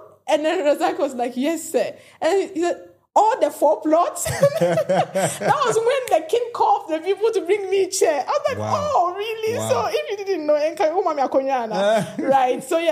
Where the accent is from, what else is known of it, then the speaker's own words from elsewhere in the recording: Belgium; I'm from Belgium, of course.